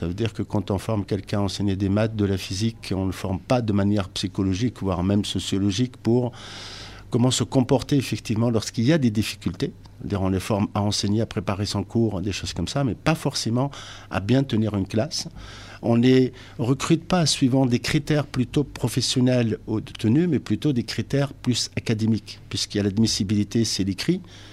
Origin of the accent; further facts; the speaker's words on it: Hauts-de-France, France; Comme chez nous dans le Nord